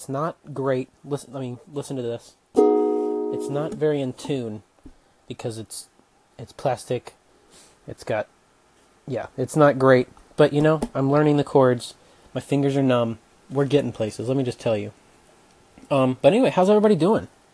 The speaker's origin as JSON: {"language": "English", "town": "Birmingham", "region": "Alabama", "country": "United States", "tie": "born or raised there", "said": "I grew up in Birmingham. So that you pretty much pick Auburn or Alabama, and we are Auburn family."}